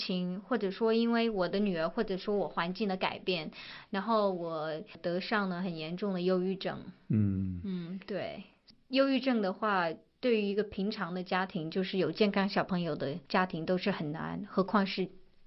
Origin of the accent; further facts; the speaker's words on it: China; now in United States; 我们刚从中国搬到美国来的时候